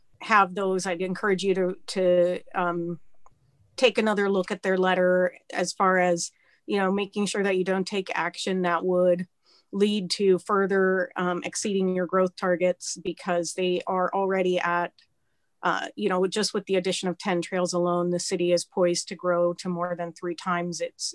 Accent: Black Diamond, Washington, United States; born or raised there; now in Bellevue, United States

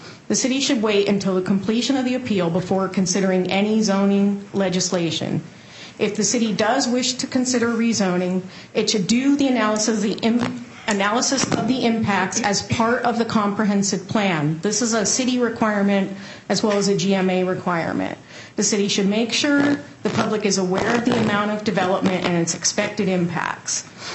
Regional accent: Black Diamond, Washington, United States; born or raised there; now in Bellevue, United States

